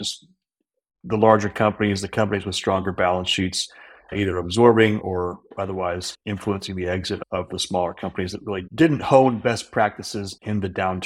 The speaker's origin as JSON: {"language": "English", "town": "Indianapolis", "region": "Indiana", "country": "United States", "said": "And I'm from Indianapolis, Indiana."}